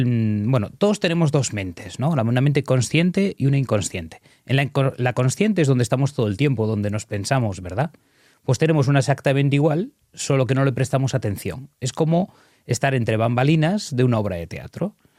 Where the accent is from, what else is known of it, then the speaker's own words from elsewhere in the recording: Galicia, Spain; soy gallego y orgulloso, y somos muy tercos.